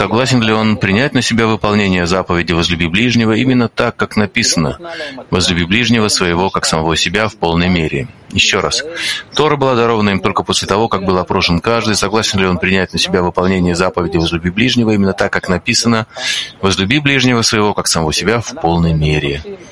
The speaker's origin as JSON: {"language": "Russian", "town": "Kharkiv", "region": "Kharkiv Oblast", "country": "Ukraine", "said": "Привет, ребята, я из Харькова, из Украины."}